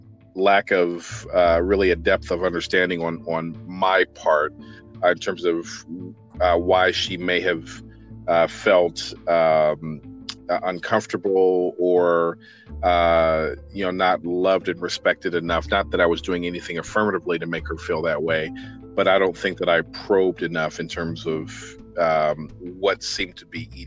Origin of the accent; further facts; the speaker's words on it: Midwest, United States; I'm originally from the Midwest